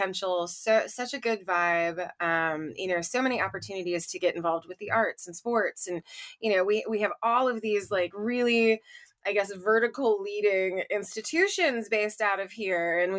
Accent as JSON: {"language": "English", "town": "St. Louis", "region": "Missouri", "country": "United States", "said": "so I'm originally from St. Louis."}